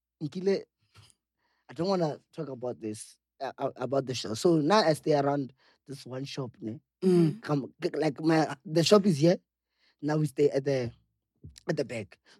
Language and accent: English; Kerala, India; So let's say, I grew up in Kerala, but it's like 7 years.